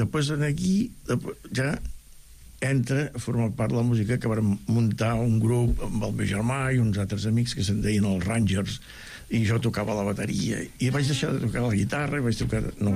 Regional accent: Begur, Catalonia, Spain; De molt petit, molt petit. Jo sóc de Begur, terra empordanesa, el poble dels més macos que hi ha a la costa

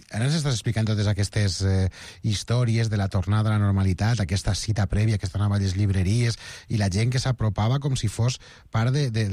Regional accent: Castelló de la Plana, Valencian Community, Spain; now in Barcelona, Spain; Jo dic una cosa, jo soc de fora, jo soc de Castelló, i des de la distància sempre m'ha meravellat aquesta festa

